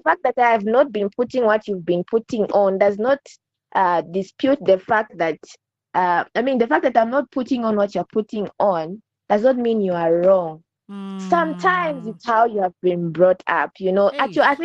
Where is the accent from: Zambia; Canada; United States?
Zambia; I'm from Zambia, by the way, and there's a culture where I come from. I'm a Tonga.